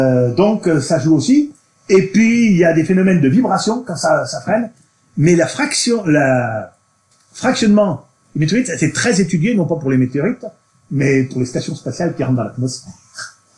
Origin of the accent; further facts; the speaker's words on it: Auvergne-Rhône-Alpes, France; Je suis auvergnat, je me permets d'accueillir les auvergnats.